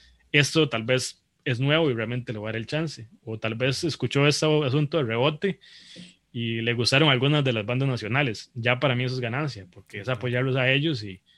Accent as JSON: {"language": "Spanish", "country": "Costa Rica", "said": "a veces uno como costarricense, como latino, como muchísimas cosas, es capaz"}